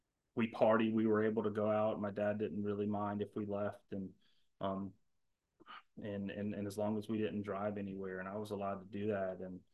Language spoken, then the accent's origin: English; Augusta, Georgia, United States; I grew up in Augusta, Georgia. I had a beautiful childhood